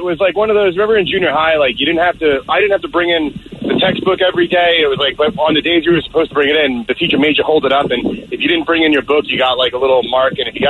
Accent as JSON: {"language": "English", "region": "East Coast", "country": "United States", "tie": "born or raised there", "said": "I grew up on the East Coast. And so it was Action Park."}